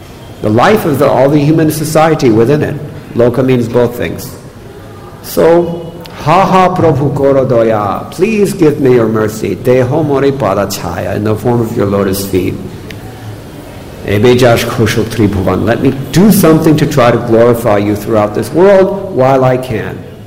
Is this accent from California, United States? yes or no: yes; Hollywood, California, United States; born there; Persons like me, I was born in Hollywood. That's got to be one of the worst.